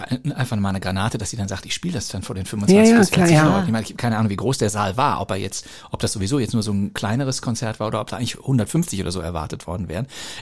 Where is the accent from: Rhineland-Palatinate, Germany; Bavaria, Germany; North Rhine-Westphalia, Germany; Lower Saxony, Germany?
North Rhine-Westphalia, Germany; Bonn; meiner Heimatstadt Bonn.